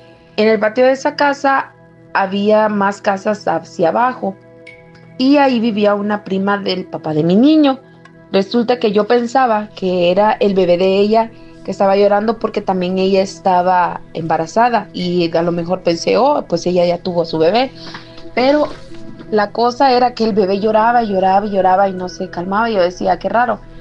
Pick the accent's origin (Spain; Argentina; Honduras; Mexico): Honduras; Francisco Morazán; yo soy originaria de Honduras, de la ciudad capital